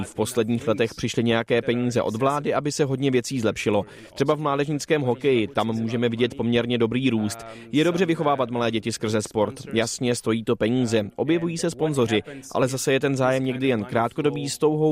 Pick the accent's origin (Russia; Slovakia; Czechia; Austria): Austria; Klagenfurt, Carinthia; Czech is a second language; tam u nás, odkud pocházím, v okolí Klagenfurtu